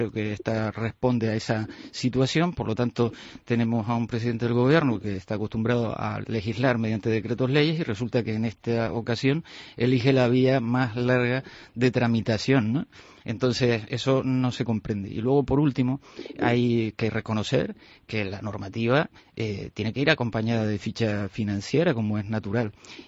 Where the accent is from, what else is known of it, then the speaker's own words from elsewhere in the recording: Canary Islands, Spain; como canario, pues lógicamente a nosotros nos interesa mucho